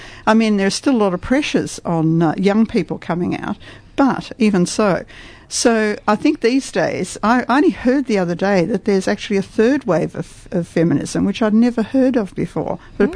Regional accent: Australia; And what was very inspirational to us Australians

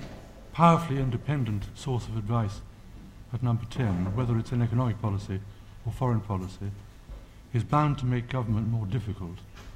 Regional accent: Port Talbot, Wales, United Kingdom; at the Abbey Steelworks in my hometown of Port Talbot

